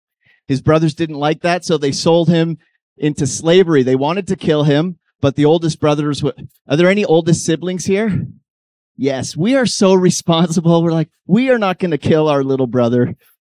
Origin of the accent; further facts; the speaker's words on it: Estevan, Saskatchewan, Canada; We're from Estevan, Saskatchewan. We drove out here yesterday.